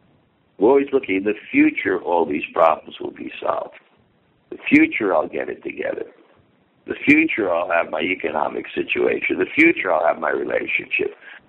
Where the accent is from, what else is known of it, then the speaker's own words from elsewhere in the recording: New York, United States; my conception always growing up in New York